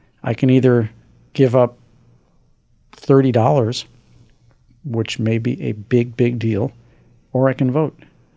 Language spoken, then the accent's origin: English; Missouri, United States; And I know you know Jason Kander, who's from my home state of Missouri.